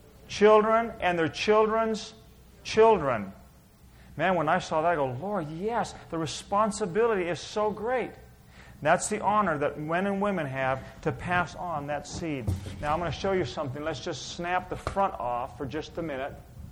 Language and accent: English; Santa Monica, California, United States; I was born in Santa Monica, Los Angeles, raised in Santa Monica, California.